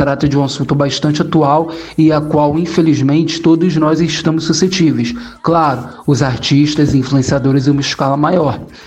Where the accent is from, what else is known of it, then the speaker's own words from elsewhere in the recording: Rio de Janeiro, Brazil; sou aqui do Rio de Janeiro